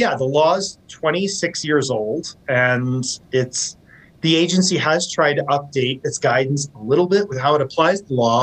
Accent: Washington, United States; especially I'm from Washington State. Washington was one of the first states that had cannabis without the need for prescription.

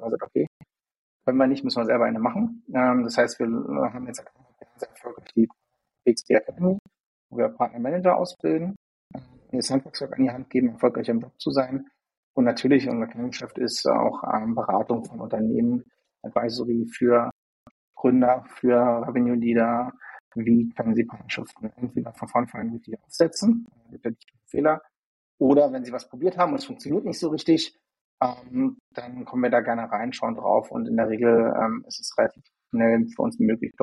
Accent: Berlin, Germany; hier aus Berlin, gebürtiger Berliner tatsächlich auch

